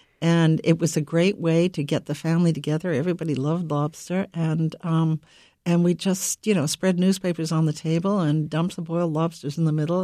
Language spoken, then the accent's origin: English; Camden, Maine, United States; I grew up on the coast of Maine and in Camden.